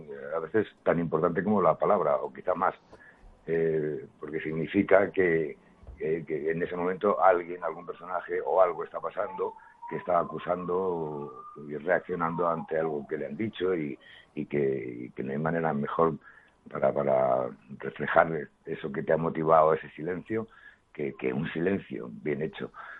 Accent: Madrid, Community of Madrid, Spain; also born or lived in Teruel, Aragon; ese lenguaje de Teruel yo ya me venía un poquito lejano. Yo vine, me trajeron a Madrid cuando yo tenía meses apenas, aunque me siento muy aragonés.

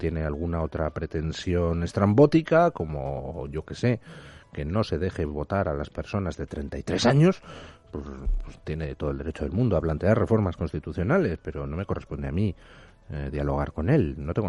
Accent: Spain; como estoy enamorado de España, como me encanta ser español y me gustan todos los trocitos de mi tierra

